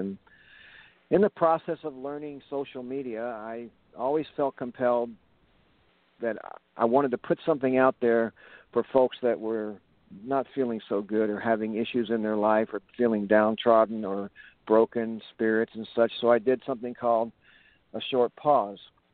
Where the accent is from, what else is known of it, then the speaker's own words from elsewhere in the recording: Houston, Texas, United States; now in Chicago, United States; Okay, I'm calling from outside Chicago, and I'm originally from Houston.